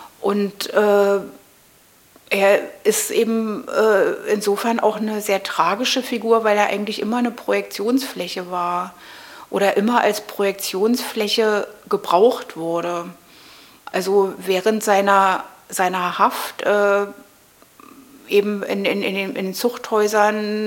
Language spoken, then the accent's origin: German; Berlin, Germany; ich bin hier im Prenzlauer Berg aufgewachsen, also ja, ich bin in Mitte geboren, aber sofort am Tag meiner Geburt wieder in den Prenzlauer Berg zurück.